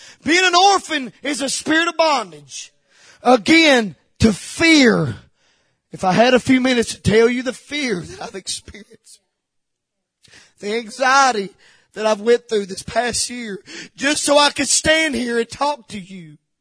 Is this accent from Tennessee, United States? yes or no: yes; Walden's Creek, Tennessee, United States; I'm from Walden's Creek.